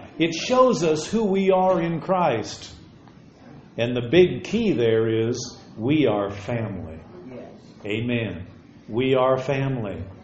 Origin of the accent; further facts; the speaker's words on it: Albert Lea, Minnesota, United States; When I was a little boy, I was growing up in Albert Lea, Minnesota.